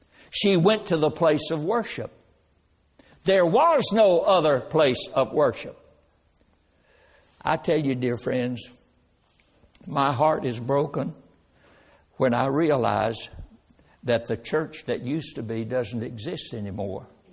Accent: Roxboro, North Carolina, United States; When I was a small child, I was raised in Roxburgh, North Carolina.

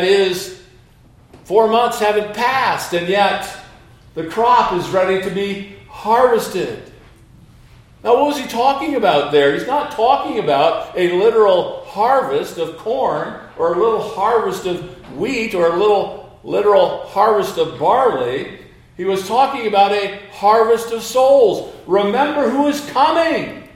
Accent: Iowa, United States; since I'm from the Midwest, grew up in Iowa where they plant a lot of corn

